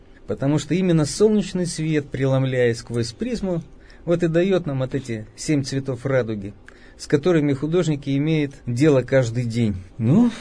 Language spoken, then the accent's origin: Russian; Yekaterinburg, Sverdlovsk Oblast, Russia; Еще раньше там родилась и моя мама, и мой город родной Свердловск, ныне Екатеринбург. Я его очень люблю